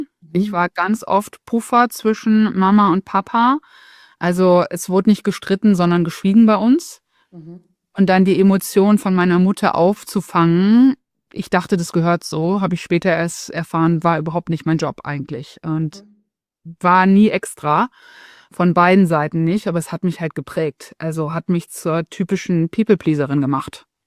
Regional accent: Hude, Lower Saxony, Germany; Also ich komme aus Hude, Spaß beiseite.

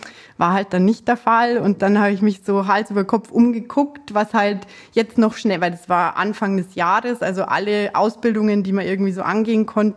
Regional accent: Munich, Bavaria, Germany; sag jetzt trotzdem, wo ich wohne. Ich komme aus München, also schön in Bayern. Ich versuche mich jetzt auch mit dem Dialekt ein bisschen zurückzuhalten, dass mich jeder versteht.

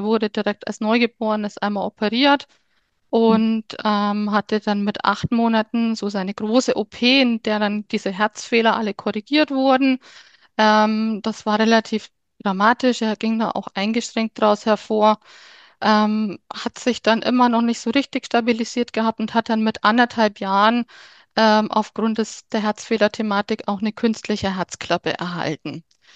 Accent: Chemnat, Bavaria, Germany; ich bin 45 Jahre alt, ich komme aus Chemnat. Das ist ein kleiner Ort in Nordostbayern, so grob gesagt in der Nähe von Bayreuth.

